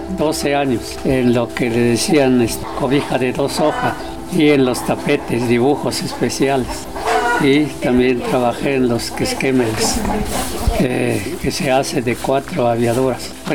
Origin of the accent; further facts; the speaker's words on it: Santa Ana del Valle, Oaxaca, Mexico; tengo 76 años de edad, soy de originario de Santa Ana del Valle, me dedicaba antes artesano y campesino.